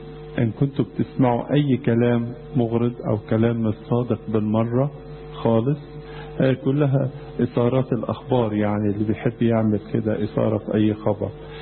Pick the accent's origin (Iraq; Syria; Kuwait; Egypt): Egypt; وانا بقى من مصر نيابة أنبا دانيال